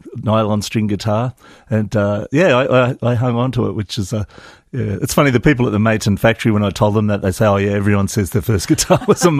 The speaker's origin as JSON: {"language": "English", "town": "Orange", "region": "New South Wales", "country": "Australia", "tie": "born or raised there", "said": "I grew up in Orange, so it's a bit of a homecoming, which is always lovely."}